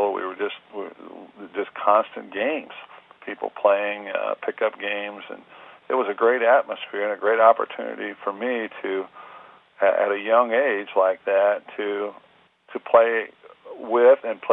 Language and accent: English; New Castle, Indiana, United States; Butch was from Newcastle, my hometown.